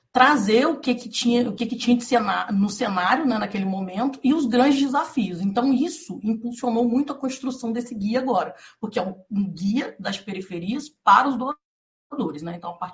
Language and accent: Portuguese; Pinheiral, Rio de Janeiro, Brazil; Eu falo aqui de Pinheiral, que é uma cidade do interior do estado do Rio de Janeiro, uma periferia rural onde eu nasci e fui criada.